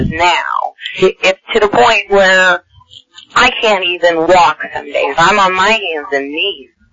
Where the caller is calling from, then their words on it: Houston, Texas, United States; I'm calling from Houston.